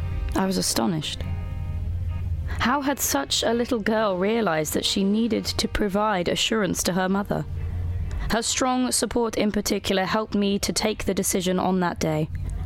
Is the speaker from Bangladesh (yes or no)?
yes; Bangladesh; Correcting him, I said, "I'm East Pakistani, not Indian."